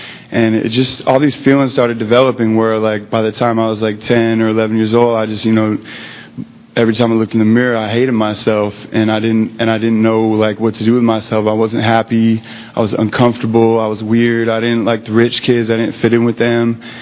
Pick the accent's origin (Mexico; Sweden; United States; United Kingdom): United States; Sacramento, California; born there; I was born in 1982 in California, Sacramento.